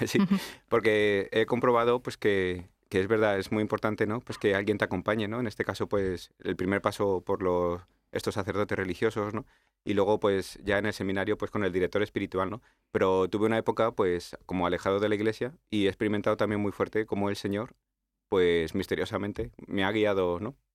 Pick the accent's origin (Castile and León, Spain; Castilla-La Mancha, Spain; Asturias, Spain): Castilla-La Mancha, Spain; Ocaña; now in Aranjuez, Spain; soy de Ocaña, de Toledo, ¿no? Aunque pues hace muchos años que nos mudamos a Aranjuez, ¿no? Soy de la parroquia de San Pascual. Uh-huh. Y nada, estoy en sexto año, como me has dicho, y tengo 35 años.